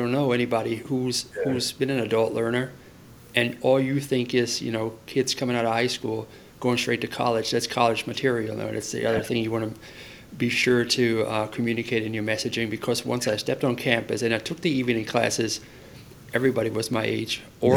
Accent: Germany; moved away as an adult; now in Tampa, United States; I came here from Germany at the age of 22, started work, and I had friends that I met at the gym

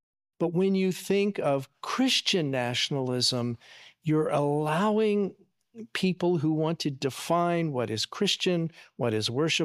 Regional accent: Washington, District of Columbia, United States; Growing up in Washington, D.C., I remember when I first started going to gay bars

